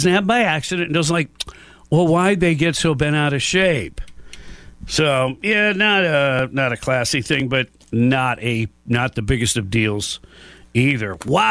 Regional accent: Michigan, United States; but I'm from Michigan, and we're taught to hate Ohio State.

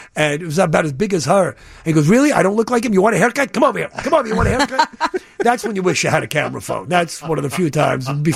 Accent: New York City, New York, United States; It's just a great, next to my hometown of New York, this is a great eating town.

